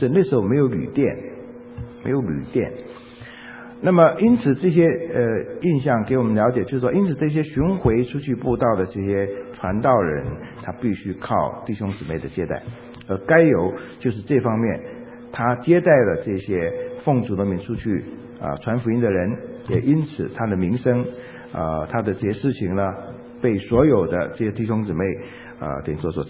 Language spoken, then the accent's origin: Chinese; Shandong, China; 我们都是山东来的，山东我也山东，哎呀，我们都是乡亲，好吧，就这层关系，都是山东人。